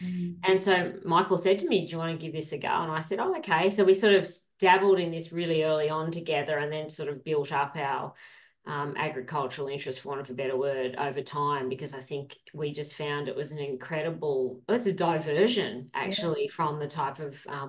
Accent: Sydney, New South Wales, Australia; I am Sydney through and through. Yeah, a real city kid, actually.

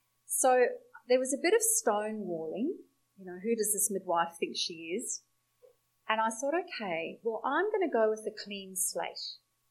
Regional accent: South Africa; I grew up in South Africa

